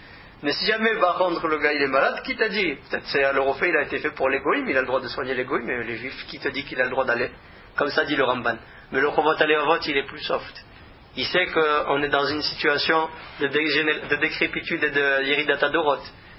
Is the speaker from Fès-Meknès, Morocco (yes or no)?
yes; Meknes, Fès-Meknès, Morocco; born there; Moi, je suis né à Meknes, je ne suis pas resté longtemps, mais ça m'a marqué.